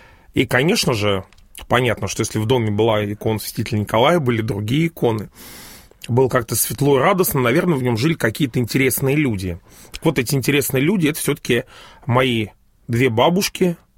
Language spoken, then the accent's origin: Russian; Moscow, Russia; born there; Я родился в Москве в 70-е годы.